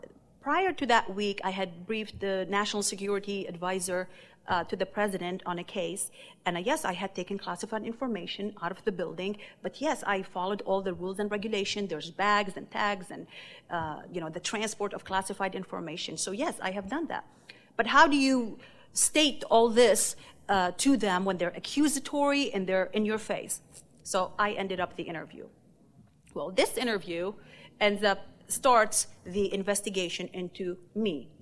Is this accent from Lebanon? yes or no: yes; Lebanon; moved away; this is bringing memories from my growing up in Lebanon.